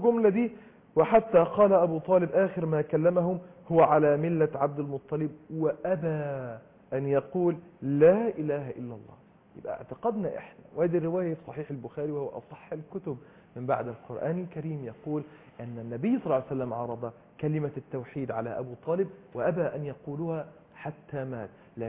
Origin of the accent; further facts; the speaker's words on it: Egypt; وجديد علي كلنا كمصريين